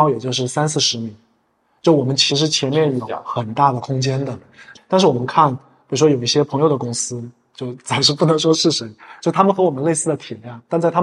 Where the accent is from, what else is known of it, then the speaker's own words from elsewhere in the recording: Chongqing, China; 我是重庆人，所以小时候我家就住在山顶上面